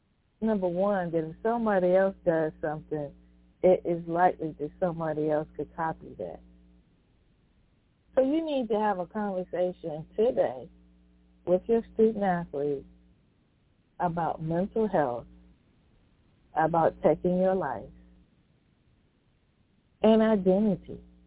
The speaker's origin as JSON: {"language": "English", "region": "Virginia", "country": "United States", "tie": "born or raised there", "said": "I just had the pleasure of going to my hometown of Sussex County, Virginia, on Monday"}